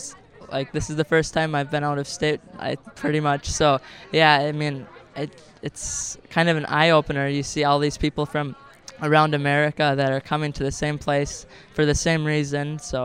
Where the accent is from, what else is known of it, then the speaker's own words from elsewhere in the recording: Richmond, Minnesota, United States; So we're from Richmond, Minnesota. We live on a dairy farm. We milk 44 brown Swiss cows.